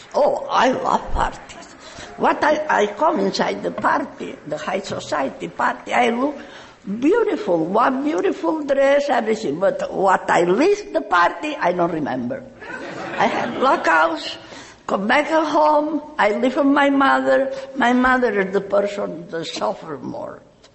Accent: Palma de Mallorca, Balearic Islands, Spain; English is a second language; I'm from Palma de Mallorca, Spain.

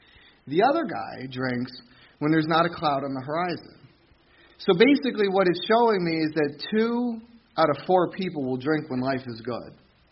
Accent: New Tripoli, Pennsylvania, United States; I was raised up in Pennsylvania, up in New Tripoli. I started my my career of drinking probably in like Allentown area.

